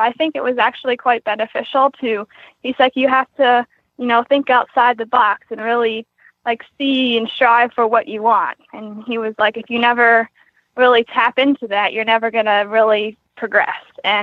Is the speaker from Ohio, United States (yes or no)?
no; Queenstown, Maryland, United States; I am from Queenstown, Maryland, and I am showing in the Young Riders.